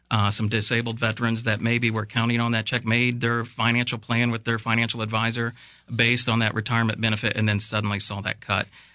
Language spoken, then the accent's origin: English; New Castle, Indiana, United States; He worked at Chrysler in Newcastle. I'm from Newcastle, Indiana.